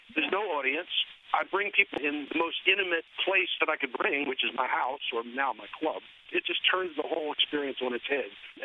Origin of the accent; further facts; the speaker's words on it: Philadelphia, Pennsylvania, United States; I grew up in Philadelphia. Do I need to say more than that?